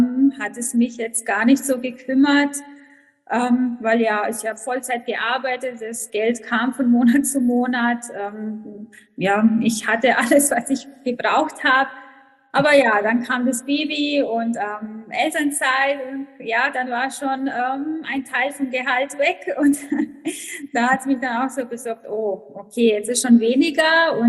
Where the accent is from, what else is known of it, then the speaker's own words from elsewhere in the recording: Croatia; German is a second language; moved away as an adult; now in Augsburg, Germany; ich bin 34 Jahre alt. Ursprünglich komme ich aus Kroatien, aber seit knappen 7 Jahren wohne ich in Deutschland, genau in Augsburg, Bayern